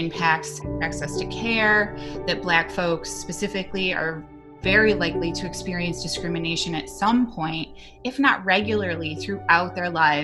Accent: Poughkeepsie, New York, United States; I am from Poughkeepsie, New York, and I am a public health consultant.

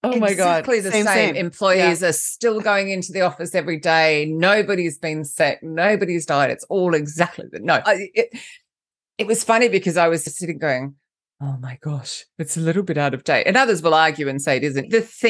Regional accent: Australia; now in London, United Kingdom; First off, let's just clarify the accent. I'm Australian, but I live in London, so I don't really know what I sound like. Just if that's confusing anyone, because you said, who am I? I'm Aussie British.

